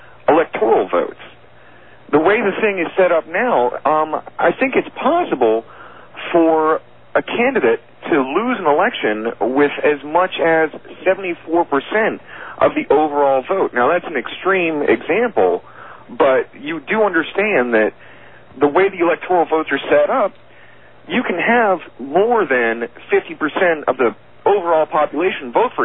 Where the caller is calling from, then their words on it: Atlanta, Georgia, United States; Hi, George. How you doing? … from Atlanta.